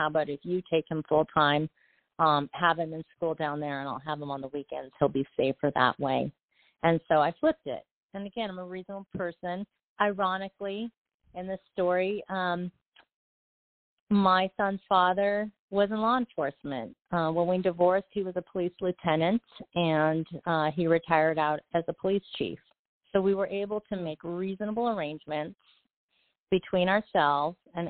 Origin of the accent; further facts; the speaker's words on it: Santa Cruz, California, United States; I decided to come home to my hometown of Santa Cruz, which was a lot more affordable and where all my family and friends and childhood people that I grew up with were.